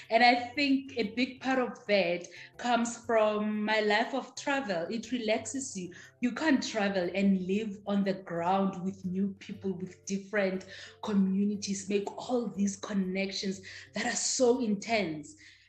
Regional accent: Pretoria, Gauteng, South Africa; I'm from Pretoria in South Africa. And, you know, it is a very colorful place. People are very expressive. We have our own language. We are known for our humor.

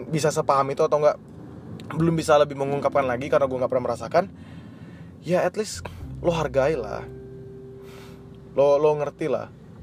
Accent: Samarinda, East Kalimantan, Indonesia; karena gue dari sana, gue dari Kalimantan, gue tahu Kalimantan gimana. Gue dari Samarinda nih bro, gue tahu gimana bentuk di sana.

